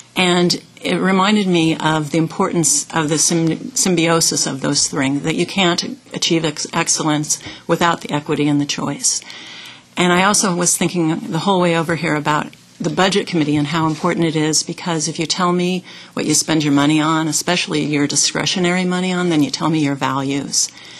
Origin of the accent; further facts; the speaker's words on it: Eugene, Oregon, United States; I grew up in Eugene, went to Meadowlark, Cal Young, Sheldon.